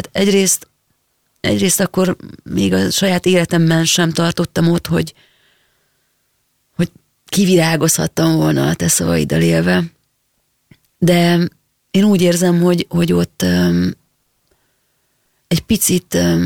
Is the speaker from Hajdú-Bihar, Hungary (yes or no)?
no; Budapest, Hungary; én pesti vagyok. Én itt nőttem fel, nekem mindenem itt van, minden barátom.